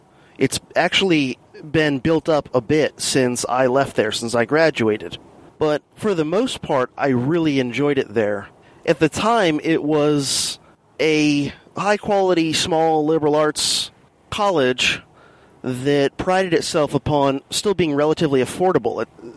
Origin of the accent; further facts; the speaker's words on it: Florida, United States; also born or lived in Miami; I was born in September of 1981 in Miami, Florida. I lived in the Miami area until I was partway through first grade